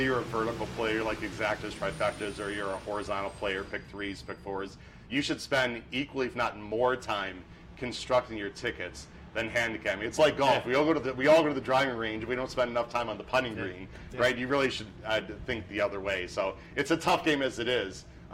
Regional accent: Chicago, Illinois, United States; I'm from the Chicago area.

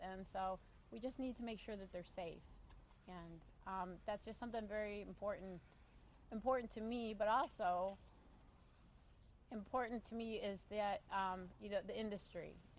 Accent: New York, United States; We're both from the Finger Lakes area.

